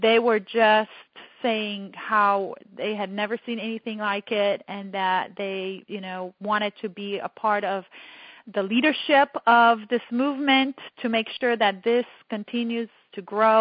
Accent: Romania; Of course, my home country, Romania.

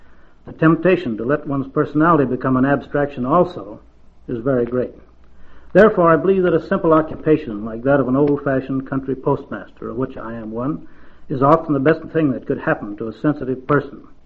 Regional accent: Nebraska, United States; I was born in Nebraska and raised on the prairie by my grandparents, who gave me what few beliefs I have.

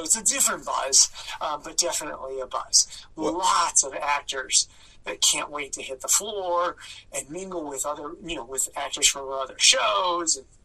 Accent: Chicago, Illinois, United States; And for me as a Chicagoan, I love going to Philly because I feel it's very similar to what we have here in Chicago.

